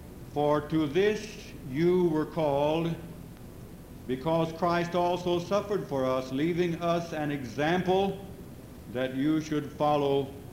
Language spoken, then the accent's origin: English; Texas, United States; Since I'm from Texas, they expect me to be a booster of Texas University football.